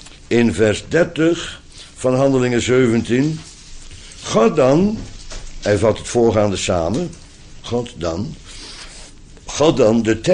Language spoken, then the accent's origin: Dutch; Netherlands; Op slot ben ik Nederlander, dus je moet die termen af en toe eens gebruiken.